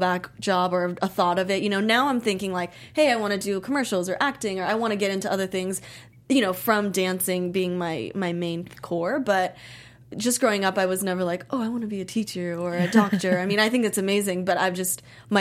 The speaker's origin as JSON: {"language": "English", "town": "Miami", "region": "Florida", "country": "United States", "tie": "born or raised there", "said": "We have the same teacher for a couple years, like, mm-hmm. growing up in Miami and everything."}